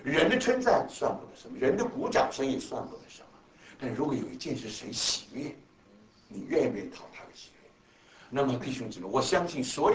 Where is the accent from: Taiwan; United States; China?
China; 因为我不是日本人嘛，我是中国人嘛